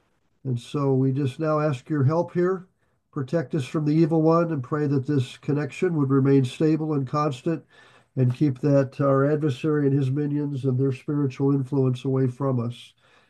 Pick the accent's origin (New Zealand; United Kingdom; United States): United States; Nebraska; I'm a Cornhusker. I grew up in the Midwest and spent a lot of time around people with agriculture